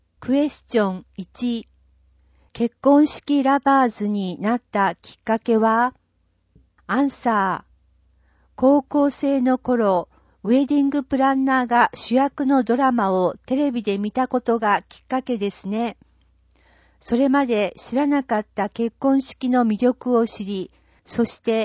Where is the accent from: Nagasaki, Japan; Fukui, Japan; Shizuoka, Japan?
Nagasaki, Japan; 県外の大学に進学しましたが、地元長崎での就職を考えていました。